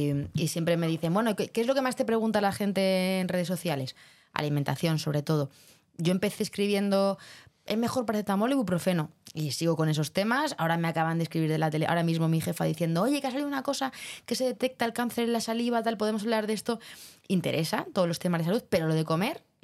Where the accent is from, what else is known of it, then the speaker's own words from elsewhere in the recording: Cuenca, Castilla-La Mancha, Spain; Yo soy de Cuenca.